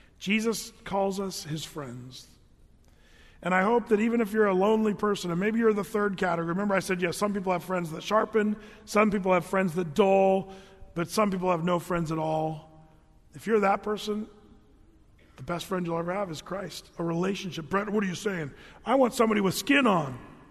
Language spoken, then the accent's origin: English; Grants Pass, Oregon, United States; where I grew up in Grants Pass, there's kind of a redneck thing, and I like rednecks. I grew up with rednecks